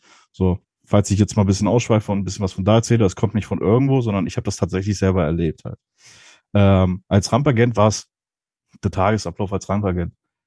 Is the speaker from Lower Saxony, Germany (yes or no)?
yes; Hanover, Lower Saxony, Germany; ich komme aus Hannover. Ich bin hier am Flughafen Hannover beschäftigt. … 31 Jahre alt. Bin jetzt seit 2020 am Flughafen Hannover.